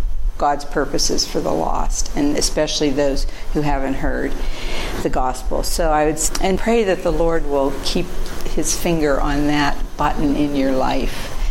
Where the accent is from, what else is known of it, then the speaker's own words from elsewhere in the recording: United States; In terms of natural temperament and my background, and being American, I think this comes into it